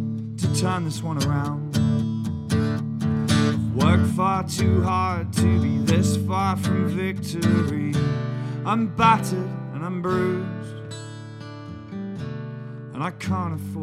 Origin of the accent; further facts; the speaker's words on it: England, United Kingdom; Because when I turned 16, because I grew up outside of London, my dad's family are from there.